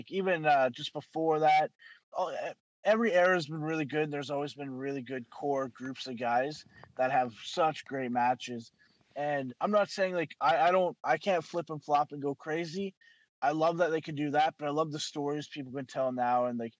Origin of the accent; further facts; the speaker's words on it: Campbell River, British Columbia, Canada; coming back to my hometown here in Campbell River, now people are cheering me